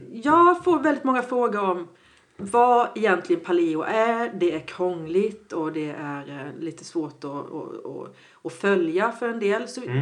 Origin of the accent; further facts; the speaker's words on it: Sweden; om man har ätit då mjölkprodukter hela sitt liv egentligen som vi svenskar, vi är liksom uppfödda på det